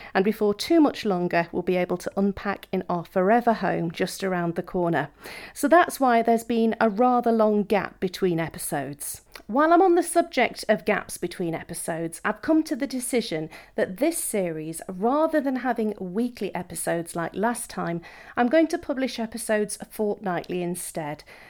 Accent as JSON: {"language": "English", "town": "Manchester", "region": "North West England", "country": "United Kingdom", "tie": "born or raised there", "also_born_or_lived": "Gibraltar", "said": "packed up our family home in Gibraltar, moved not only homes but countries as well, and we've now settled back in my hometown of Manchester."}